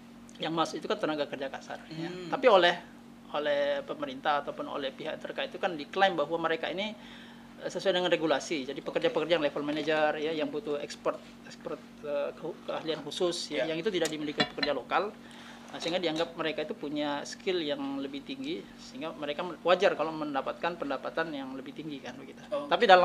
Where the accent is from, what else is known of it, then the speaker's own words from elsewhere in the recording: Pomalaa, Southeast Sulawesi, Indonesia; Dan juga ada di Pomala, di kampung saya kemudian.